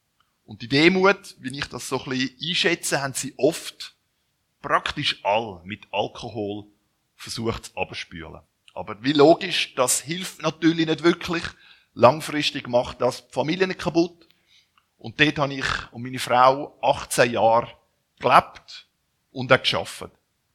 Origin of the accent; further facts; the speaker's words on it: Zürich, Zurich, Switzerland; moved away as an adult; Ich bin in Zürich aufgewachsen mit zwei jüngeren Brüdern